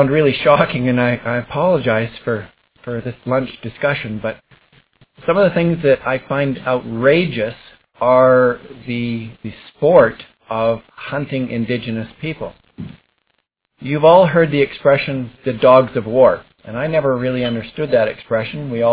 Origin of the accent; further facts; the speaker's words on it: Lethbridge, Alberta, Canada; I was born and raised in Lethbridge, and I grew up right next door to Sven Erickson.